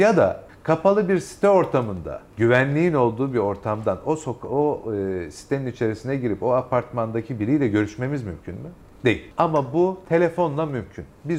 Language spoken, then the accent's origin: Turkish; Bursa, Turkey; Ve sonrasında Bursa'ya döndüm. Bursa'ya dönünce memleketime araştırmacılık hep yapmak istediğim